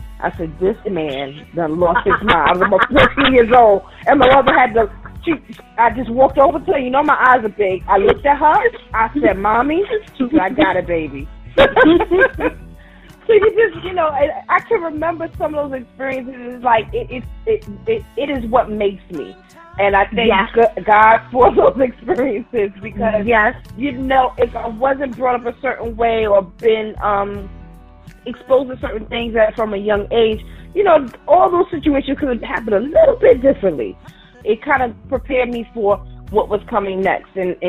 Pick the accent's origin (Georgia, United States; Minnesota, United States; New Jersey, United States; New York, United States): New York, United States; Brooklyn; also born or lived in East Flatbush; child of a Caribbean heritage mixed with Southern heritage, it gave me great grounding. So young woman growing up in East Flatbush, Brooklyn, going to James Madison High School